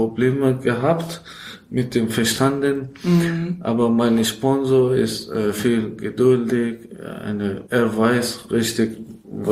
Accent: Iran; German is a second language; weil ich komme aus Iran, Afghanistan, wir haben Kriegprobleme

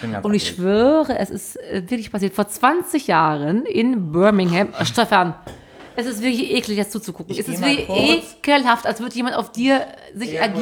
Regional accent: North Rhine-Westphalia, Germany; ich bin ja aus dem Sauerland.

